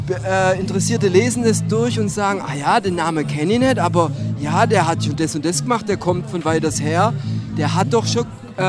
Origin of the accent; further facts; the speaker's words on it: Baden-Württemberg, Germany; accent: Swabian; ich rede ja Schwäbisch und meine Mitbürger haben manchmal Komplexe mit Schwäbisch